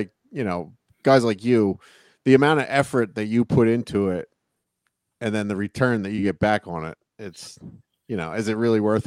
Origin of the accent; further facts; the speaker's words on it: Reading, Pennsylvania, United States; now in Tallahassee, United States; I'm in Tallahassee now, but from where I grew up in Reading